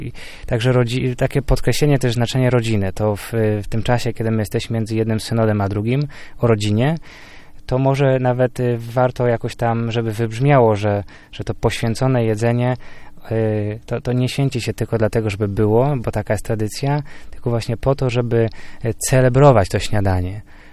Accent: Poznań, Greater Poland Voivodeship, Poland; dlatego że w Poznaniu, skąd pochodzę, no nie ma już właściwie tej tradycji.

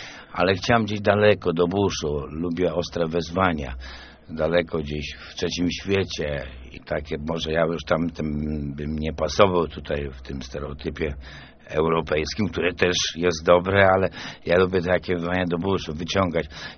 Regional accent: Leszno, Greater Poland Voivodeship, Poland; also born or lived in Gorzów Wielkopolski; Ja pochodzę z Leszna, tak. Urodziłem się w Gorzowie Wielkopolskim, mając 8 latek. Razem z rodzicami urodziłem się do Leszna. Pracowałem także 3 lata w Metalplaście, tutaj w Lesznie.

